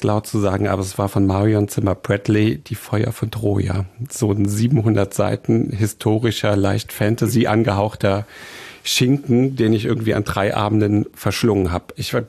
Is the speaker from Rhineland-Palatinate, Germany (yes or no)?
yes; Trier, Rhineland-Palatinate, Germany; ich komme halt aus Trier Nord. Ich war der Erste in meiner Familie, der ein Abitur gemacht hat.